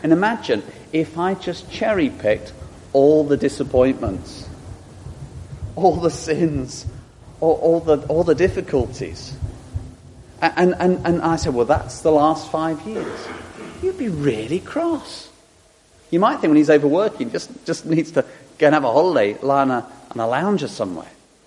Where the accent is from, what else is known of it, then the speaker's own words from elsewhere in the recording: United Kingdom; big article on all the things we should feel deeply ashamed of as British people.